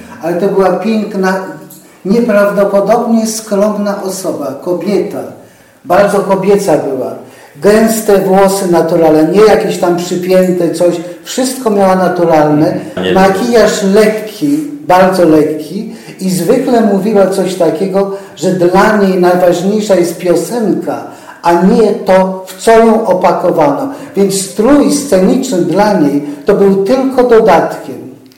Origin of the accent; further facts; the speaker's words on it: Toruń, Kuyavian-Pomeranian Voivodeship, Poland; jestem z Torunia